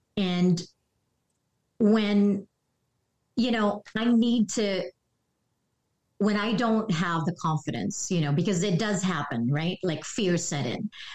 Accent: Philippines; you know, we're a Filipino. So of course we're going to have karaoke on stage.

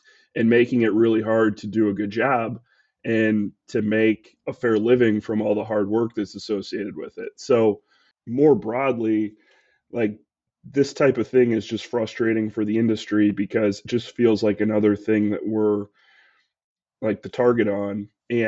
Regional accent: Iowa, United States; now in Chicago, United States; I didn't grow up here. I grew up in Iowa. I went to Iowa. I moved to Chicago

